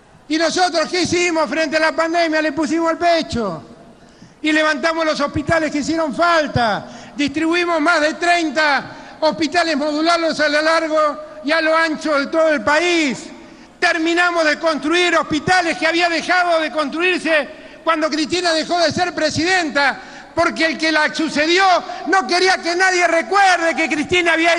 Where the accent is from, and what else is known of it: Argentina